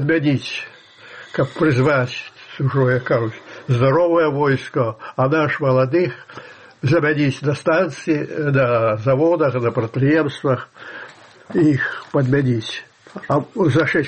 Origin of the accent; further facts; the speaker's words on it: Belarus; Мы только там и познали, что мы белорусы.